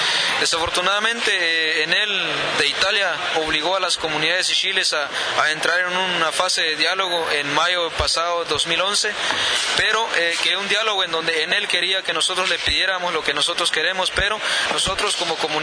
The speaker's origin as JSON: {"language": "Spanish", "region": "Quiché", "country": "Guatemala", "said": "en nuestro municipio ubicado en la región Ixil"}